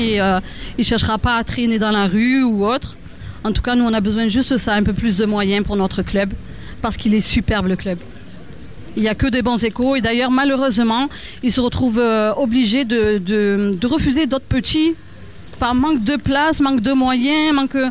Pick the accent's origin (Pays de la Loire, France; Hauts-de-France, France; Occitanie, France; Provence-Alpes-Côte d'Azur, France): Provence-Alpes-Côte d'Azur, France; Marseille; Ben, je suis née à la Belle de Mai, j'ai grandi à la Belle de Mai.